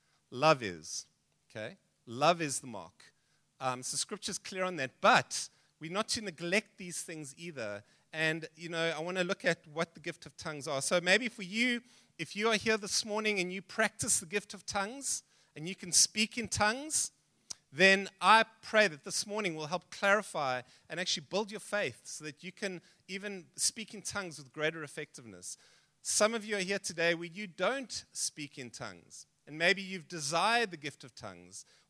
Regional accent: South Africa; first language English; So I'm a Frenchman, and that's my background, but we grew up in South Africa, and so English is my mother tongue, my first language.

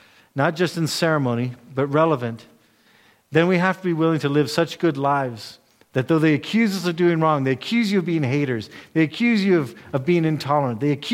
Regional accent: United States; because I'm an American.

